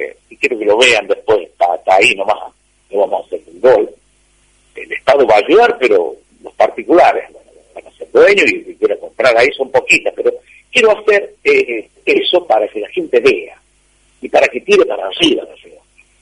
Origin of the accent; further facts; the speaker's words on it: La Rioja, Argentina; somos los riojanos los importantes.